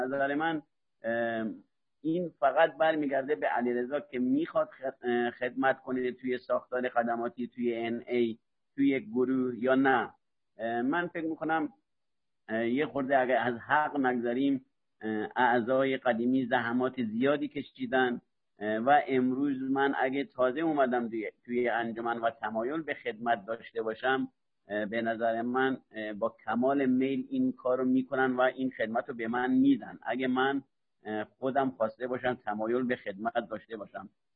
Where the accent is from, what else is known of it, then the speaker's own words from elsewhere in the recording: Neyshabur, Razavi Khorasan, Iran; به قول ما نیشابوری ها